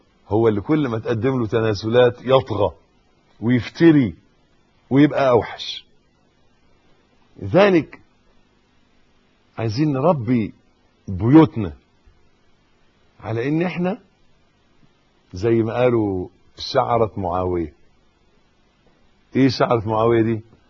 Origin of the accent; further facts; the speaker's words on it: Egypt; يبدو الوضع عندنا في مصر، وانا بتكلم على اللي اعرفه